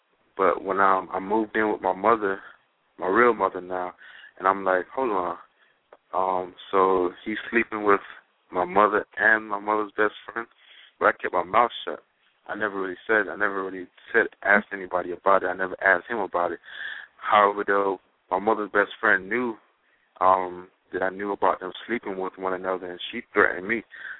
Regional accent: Jamaica; when I grew up in Jamaica

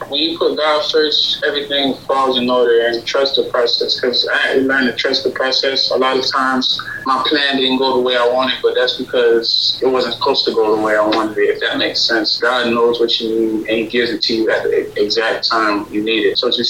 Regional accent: Pompano Beach, Florida, United States; I'm from South Florida, Broward County, Pompano Beach, Temple Road, Exit 39

